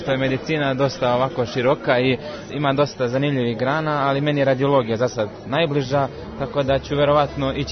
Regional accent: Nova Varoš, Zlatibor District, Serbia; dolazim iz Nove Varoši.

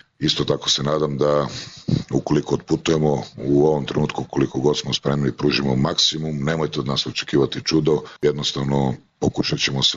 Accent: Niš, Nišava District, Serbia; Svakako da je za svakog Nišlija koji se tako vidi i osjeća kao pravi Nišlija, svakako da je to velika bruka i sramota za svakog od nas

